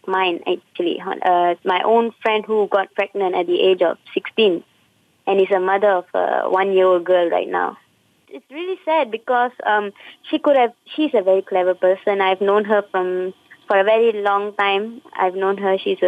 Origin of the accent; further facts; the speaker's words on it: India; Okay, as an Indian, I'm an Indian.